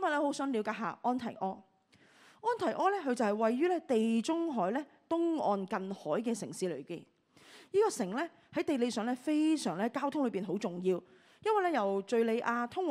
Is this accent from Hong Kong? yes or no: yes; Hong Kong; 我们香港人很兴